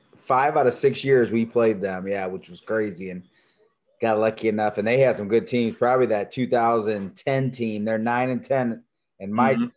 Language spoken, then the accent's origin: English; Springfield, Illinois, United States; And my wife, Lindsay, she's from Springfield. I was from Springfield.